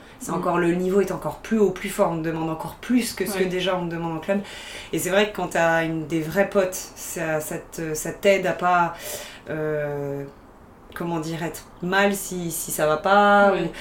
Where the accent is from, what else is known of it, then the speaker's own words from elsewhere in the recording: Auvergne-Rhône-Alpes, France; Ensuite, je suis rentrée chez moi en Savoie pendant 2 ans.